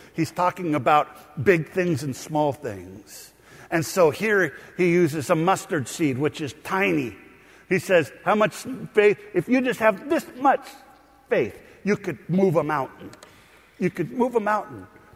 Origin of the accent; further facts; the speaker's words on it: Vancouver, Washington, United States; I grew up in Vancouver, so I was real close.